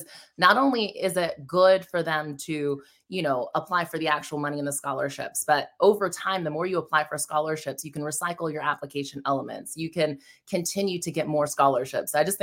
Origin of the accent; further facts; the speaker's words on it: Indiana, United States; now in Franklin, United States; I am from Nashville, Tennessee, actually a suburb just south, Franklin, Tennessee, originally from Indiana, and my mom is originally from Venezuela.